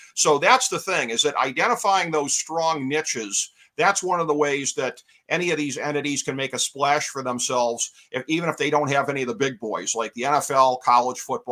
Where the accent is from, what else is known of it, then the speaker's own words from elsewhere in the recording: Cleveland, Ohio, United States; My hometown of Cleveland has featured a number of games down at the stadium